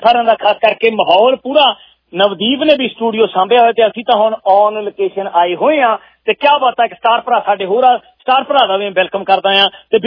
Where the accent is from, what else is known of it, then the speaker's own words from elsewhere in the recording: Punjab, India; ਮੈਂ ਦੁਆਬੇ ਦਾ ਰਹਿਣ ਵਾਲਾ ਆ